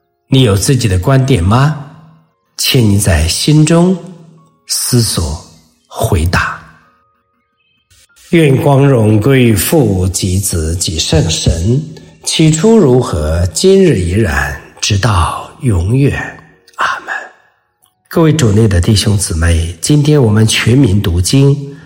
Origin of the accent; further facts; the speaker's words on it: China; 就像我们中国人说，好人不长寿，坏人活千年。